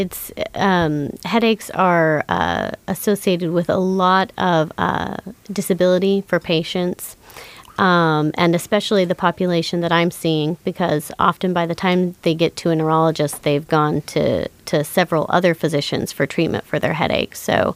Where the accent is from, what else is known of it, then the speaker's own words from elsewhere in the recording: Anchorage, Alaska, United States; I was actually born and raised here, so I grew up in Anchorage and left for all my medical training.